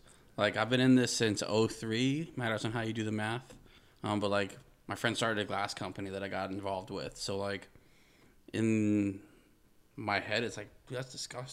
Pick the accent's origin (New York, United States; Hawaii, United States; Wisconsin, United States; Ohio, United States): Hawaii, United States; if you haven't been on a boar hunt growing up in Hawaii, like you haven't really grown up in Hawaii.